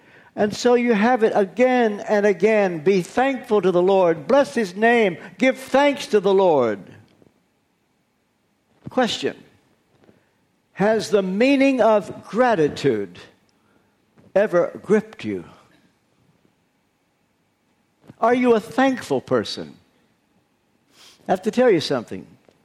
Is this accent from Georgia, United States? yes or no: no; Kentucky, United States; I grew up in Kentucky when there were only 48 states. In those days, our slogan in Kentucky was, "Thank God for Arkansas."